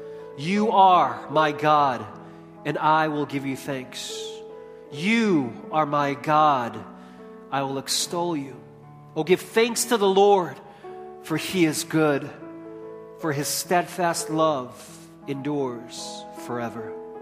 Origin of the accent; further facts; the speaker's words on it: Chicago, Illinois, United States; You know, when I was growing up in Chicago, the culture of our churches throughout the city, at least amongst the Korean community, was to have annual volleyball tournaments.